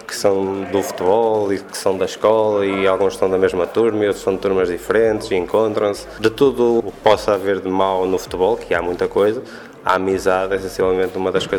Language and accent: Portuguese; Braga, Portugal; Joguei futebol na minha infância, sim, em Braga.